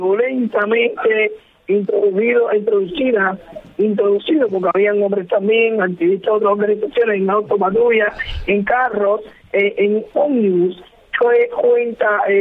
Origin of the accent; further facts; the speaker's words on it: Cuba; voy a seguir siendo mi vida como cubana que soy